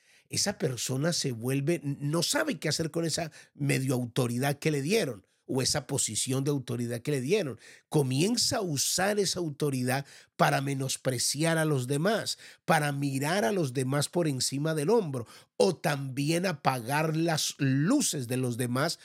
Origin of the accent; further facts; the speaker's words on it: Colombia; En nuestro país, o en mi país, Colombia, voy a hablar por mi país